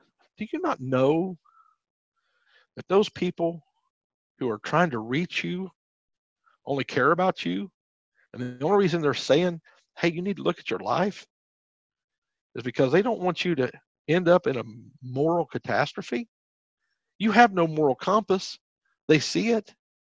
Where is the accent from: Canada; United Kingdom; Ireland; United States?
United States; Montana; I come from a small state, let's say. I come from Montana, not a lot of people.